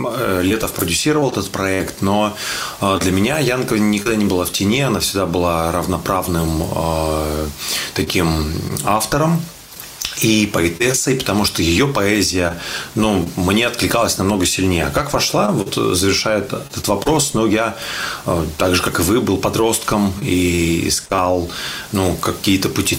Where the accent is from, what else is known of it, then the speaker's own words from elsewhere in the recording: Pavlovsk, Altai Krai, Russia; Я сам из Павловска, Алтайского края, и в Сибири у нас совершенно по-другому звучит андеграунд.